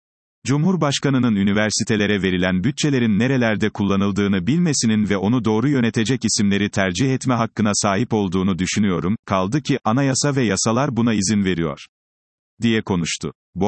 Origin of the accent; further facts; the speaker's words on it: Bursa, Turkey; O güzergahı sık kullanan bir Bursalı olarak